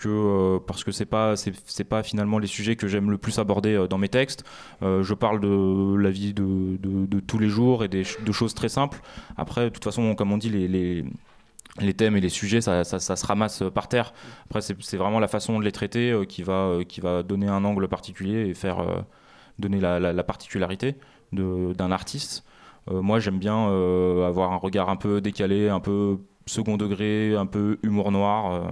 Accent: Vaulx-en-Velin, Auvergne-Rhône-Alpes, France; en ayant grandi à Vaux-en-Velin, en banlieue lyonnaise

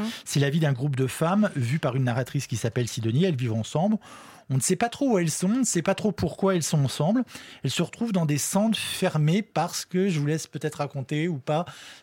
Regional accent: Paris, Île-de-France, France; quand on est parisien

